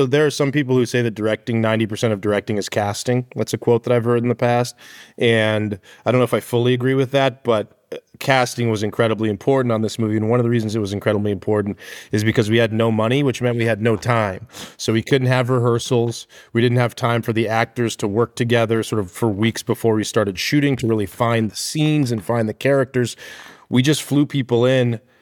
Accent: Arizona, United States; I'm from Arizona. And I have a lot of Mexican friends from Arizona

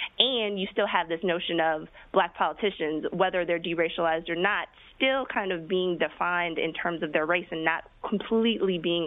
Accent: Virginia, United States; Jeremiah Wright's family grew up not far from where I grew up in Virginia

